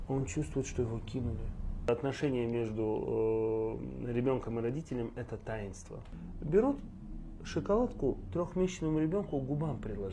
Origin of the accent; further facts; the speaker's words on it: Yekaterinburg, Sverdlovsk Oblast, Russia; also born or lived in Makhachkala / Moscow; я из семьи военных, соответственно, куда они, туда и я. Угу. Родился в Екатеринбурге, базу начала, скажем так, образования получал там, переехал потом в Махачкалу.